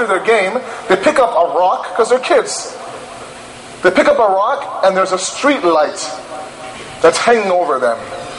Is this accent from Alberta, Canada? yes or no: no; Toronto, Ontario, Canada; I'm from Toronto, Canada, right? In Toronto, we play a lot of hockey in the streets.